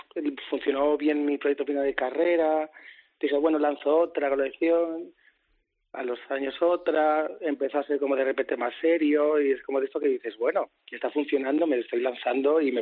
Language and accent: Spanish; San Cristóbal de Entreviñas, Castile and León, Spain; also born or lived in Zamora; Nací en Zamora, me crié en un pueblo de... Bueno, en San Cristóbal, entre Viñas.